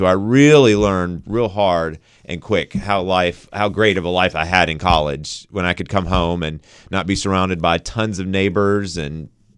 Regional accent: Fort Lawn, South Carolina, United States; I'm from Fort Lawn in Chester County. Mm-hmm. Born and raised on our family's farm.

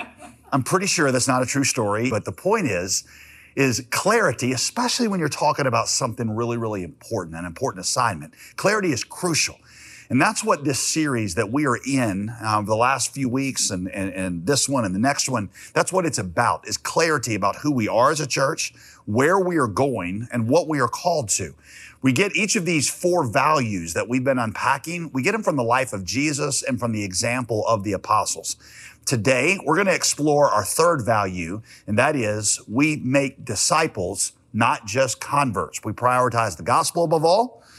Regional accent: West Virginia, United States; born there; also born or lived in North Carolina

